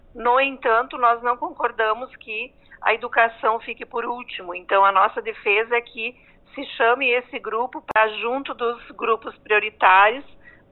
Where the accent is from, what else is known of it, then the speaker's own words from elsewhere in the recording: Santa Catarina, Brazil; eu que sou do oeste de Santa Catarina